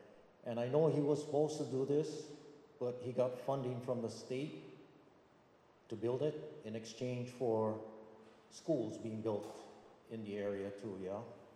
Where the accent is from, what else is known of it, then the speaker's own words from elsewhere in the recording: Waikapu, Hawaii, United States; I'm with the Waikapu Community Association Board as well. My concern is we're from Waikapu Gardens area, right where Waiale Road comes down